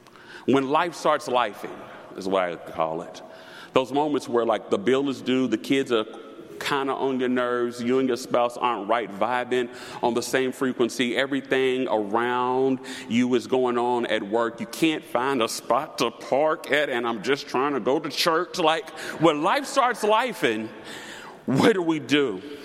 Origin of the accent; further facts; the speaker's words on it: the South, United States; But I told you I'm from the South, so I don't like just drive-through food.